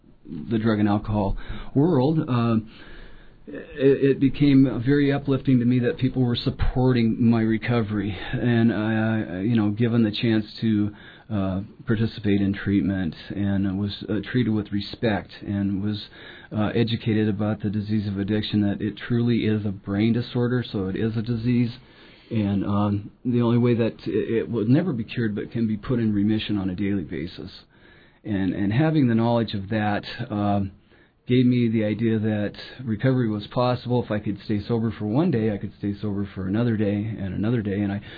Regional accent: Douglas, Alaska, United States; having grown up at the cultural low point of civilization, I believe that was the 70s growing up in Douglas, I kind of the Alaska lifestyle was work hard, play hard

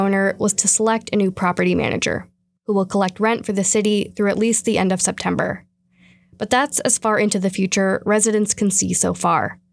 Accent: San Diego, California, United States; now in Juneau, United States; I'm from San Diego, California.

